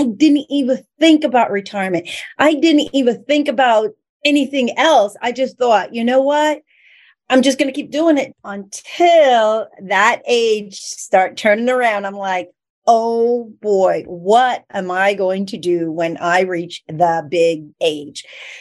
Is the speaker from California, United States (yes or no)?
no; New York, United States; I'm from New York, and I've been in real estate for over 20 years.